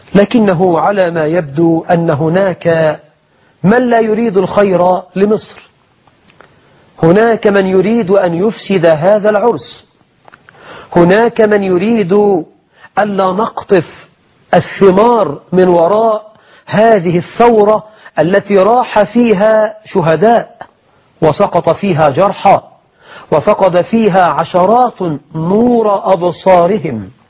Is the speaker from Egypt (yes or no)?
yes; Egypt; مرت بلدنا مصر